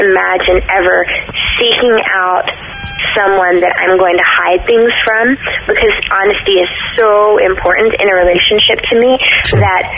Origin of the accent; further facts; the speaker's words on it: Texas, United States; I'm from Texas. I was going to college, and I was basically stripping my way through college